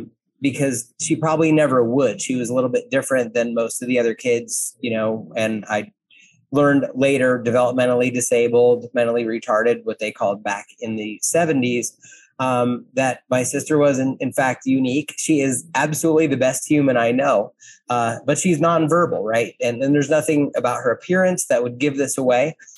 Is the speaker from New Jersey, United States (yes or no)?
yes; New Jersey, United States; I grew up in North Jersey